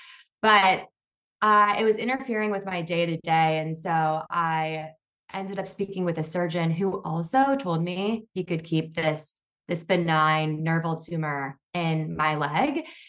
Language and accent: English; Midwest, United States; now in Brooklyn, United States; So I'm currently based in Brooklyn, New York, but I hail from the Midwest, had fairly like normal, like modest upbringing